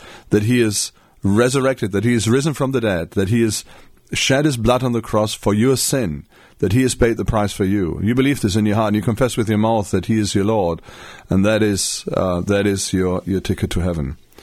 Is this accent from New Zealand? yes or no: no; Germany; English is a second language; Bearing in mind, I'm a German native, so I didn't speak English very well at that time.